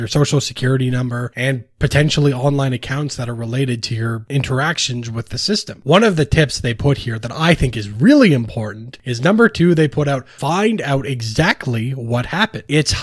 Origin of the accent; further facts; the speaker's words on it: Canada; yes, as a Canadian, I may be able to switch to a different province